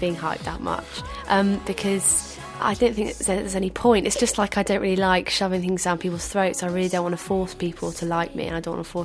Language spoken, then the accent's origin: English; Hereford, West Midlands, United Kingdom; I come from Hereford, which is a place where it's not, you know, it's not, people don't even know what a blog is.